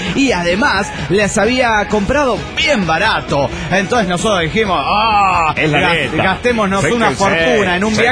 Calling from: Delta, Colorado, United States; Hola, soy … de Delta Colorado.

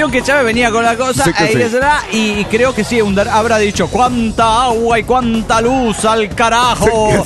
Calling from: Cochabamba, Bolivia; de Cochabamba, Bolivia.

